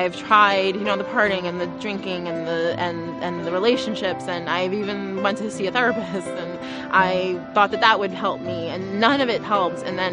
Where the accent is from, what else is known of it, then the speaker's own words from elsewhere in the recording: Jersey City, New Jersey, United States; So, I was born and raised here in Jersey City, New Jersey.